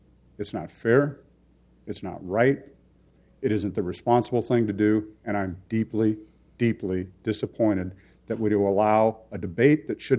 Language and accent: English; Portland, Oregon, United States; I was born and raised in East Portland. I've grown up in Portland my whole life living on the east side.